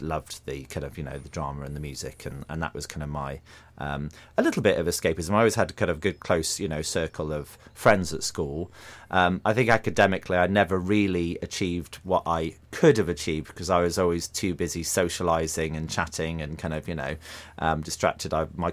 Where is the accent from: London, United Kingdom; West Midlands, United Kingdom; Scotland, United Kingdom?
West Midlands, United Kingdom; Shrewsbury; now in Somerset, United Kingdom; I'm getting the twang after 10 years of living in Somerset. It slips out every now and then. But no, I'm originally from Shrewsbury, so I'm a Shropshire lad originally.